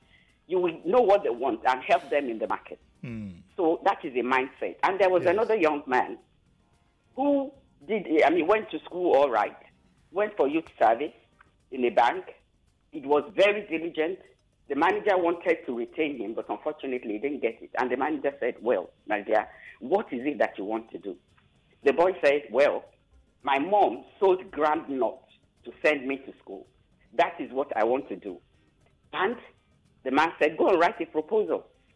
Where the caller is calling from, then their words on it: Magodo, Lagos, Nigeria; I'm calling from Magodo.